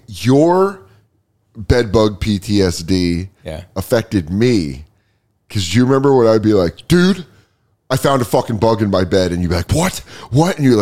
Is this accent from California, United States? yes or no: no; Colorado, United States; Growing up in Colorado, I never heard of bed bugs.